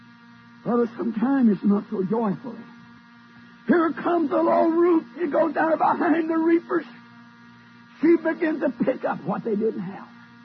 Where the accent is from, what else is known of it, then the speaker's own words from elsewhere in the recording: Oklahoma, United States; born there; You see, I was born in Oklahoma, and when I was born, about a year or so before we got electricity.